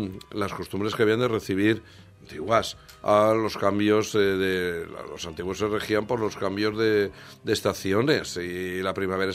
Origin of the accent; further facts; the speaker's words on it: Valencia, Valencian Community, Spain; los valencianos tenemos la capacidad creativa